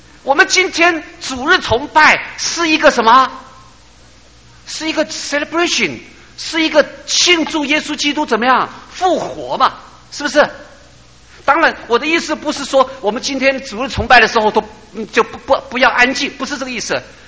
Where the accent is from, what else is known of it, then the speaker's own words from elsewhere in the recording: Taiwan; 弟兄姐妹啊，我们从台湾来的好像也有这个问题啊